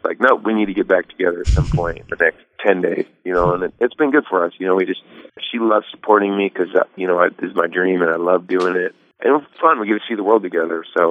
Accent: Eugene, Oregon, United States; I grew up in Eugene, Oregon, and I set the setting there, you know, born under the rain and the western wind.

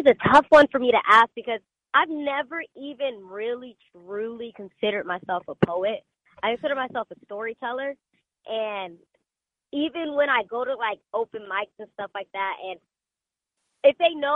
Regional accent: Rialto, California, United States; also born or lived in San Bernardino; So I was born in San Bernardino, but I was raised in Rialto. It's like a sister city right next to it.

